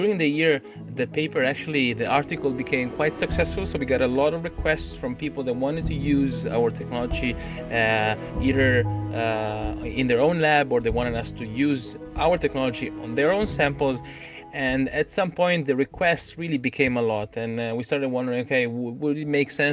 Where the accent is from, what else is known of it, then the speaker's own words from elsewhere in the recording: Piedmont, Italy; English is a second language; I'm from Italy. I was born in 1990 in a little town close to Turin.